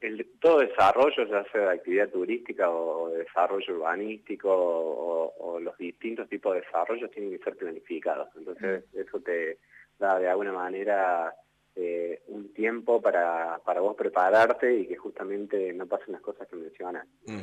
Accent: Río Cuarto, Córdoba, Argentina; Soy de Río Cuarto. Y me fui, mi primer destino fue Formosa y no volví más.

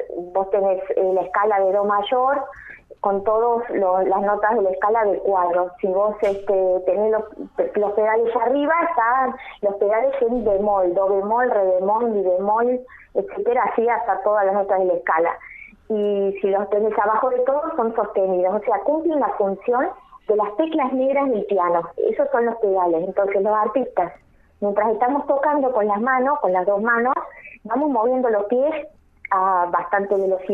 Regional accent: Córdoba, Argentina; also born or lived in Europe; yo soy cordobesa

